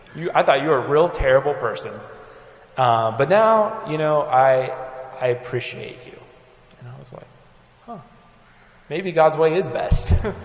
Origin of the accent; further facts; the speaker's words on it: Kansas, United States; I'm from Kansas, and one of the things we're known for, other than the Chiefs hopefully winning today, Kansas City Chiefs